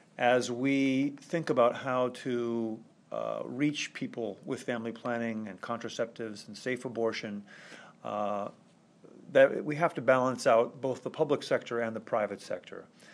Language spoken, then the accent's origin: English; United States; I'm from the United States, which is a little more puritanical